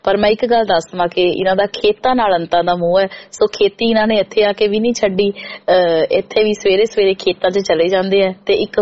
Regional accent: Punjab, India; ਮੈਂ ਦੁਆਬੇ ਤੋਂ ਤੇ ਸਾਡੇ ਦੁਆਬੇ ਵੱਲ ਜਿਹੜਾ ਬਾਈ ਜ਼ਿਆਦਾ ਨਹੀਂ ਕਹਿੰਦੇ, ਵੀਰ ਜੀ ਜਾਂ ਭਾਜੀ ਕਹਿੰਦੇ ਆ

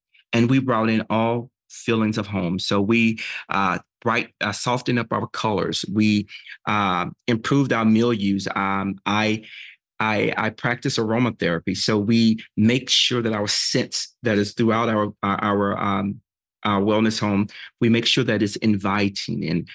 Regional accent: Hampton, Georgia, United States; accent: Southern; I'm from the South, and I guess if I keep talking, you'll be able to hear it. But Hampton, Georgia, so I grew up in this town.

